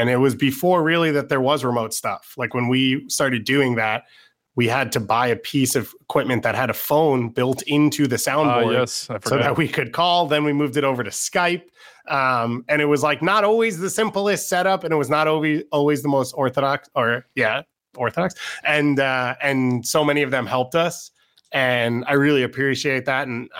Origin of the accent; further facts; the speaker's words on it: New York, United States; because I refused to switch my plates over because I'm a New Yorker and that city can get bent